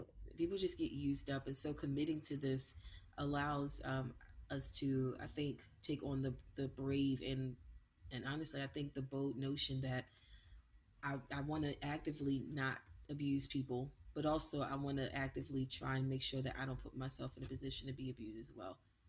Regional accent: Baltimore, Maryland, United States; now in Nashville, United States; Because I moved to Nashville from Baltimore, my hometown, specifically to pursue country music.

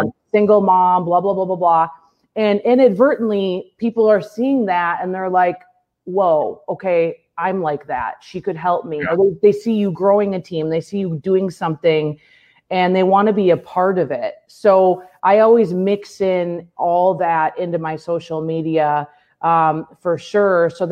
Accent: Minnesota, United States; you know, raised by a single mom in the Midwest.

